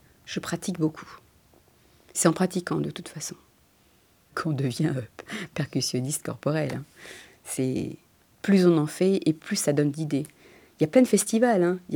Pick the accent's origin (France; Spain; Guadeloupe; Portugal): Spain; Fuente de Piedra, Andalusia; je suis bilingue, enfin je suis espagnole, d'origine andalou, j'ai expliqué, d'un petit village qui s'appelle Fuente Piedra, qui est entre Séville et Malaga